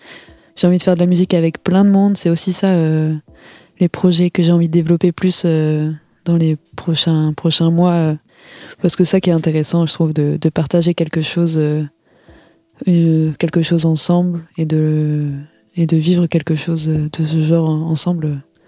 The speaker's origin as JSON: {"language": "French", "town": "Cherbourg", "region": "Normandy", "country": "France", "said": "Moi, je suis un peu plus ville portuaire que grande ville américaine, comme je viens de Cherbourg."}